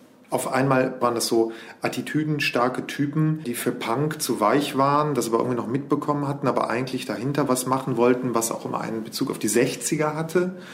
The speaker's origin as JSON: {"language": "German", "town": "Bergisch Gladbach", "region": "North Rhine-Westphalia", "country": "Germany", "tie": "born or raised there", "said": "In meiner Heimatstadt war das die Hausband der Bergisch-Gladbacher Mods."}